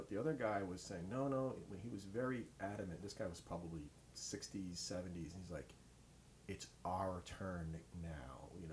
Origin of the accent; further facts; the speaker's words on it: New York, United States; I'm from New York originally, but I had parents that came from a generation of hard work.